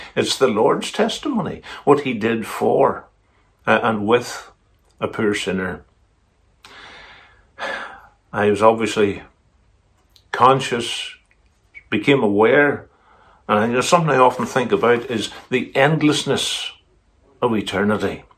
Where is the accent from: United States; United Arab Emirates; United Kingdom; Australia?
United Kingdom; Northern Ireland; born there; It's by his grace that I was born in Protestant Ulster.